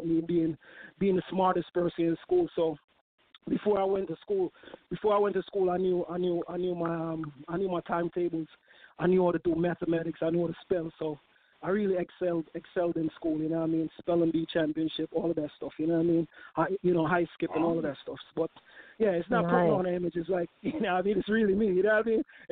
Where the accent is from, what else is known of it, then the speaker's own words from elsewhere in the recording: Jamaica; I grew up in Backbush, Mountain View.